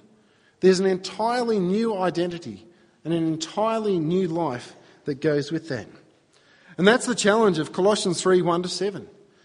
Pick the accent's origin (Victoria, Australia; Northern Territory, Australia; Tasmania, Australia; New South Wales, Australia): Victoria, Australia; you go from being a Victorian to being a Queenslander, even though that's just a minor geographical move.